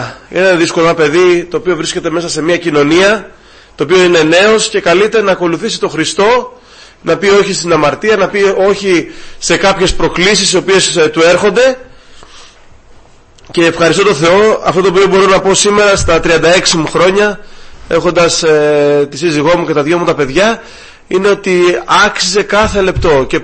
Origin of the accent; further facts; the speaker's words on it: Mytilene, North Aegean, Greece; now in Athens, Greece; Εγώ μεγάλωσα στη Μυτιλίνη, δεν μεγάλωσα στην Αθήνα όπως είμαι τώρα